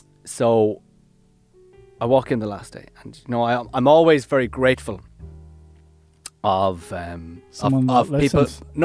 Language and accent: English; Connacht, Ireland; now in Dublin, Ireland; he's from Mayo. He's from my hometown. We played football together. He was in the year above me in school.